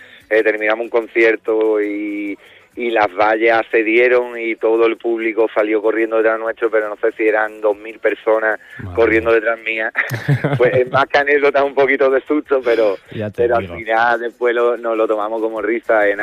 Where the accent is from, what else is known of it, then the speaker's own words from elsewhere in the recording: Cádiz, Andalusia, Spain; que somos muchísimos los que somos de Cádiz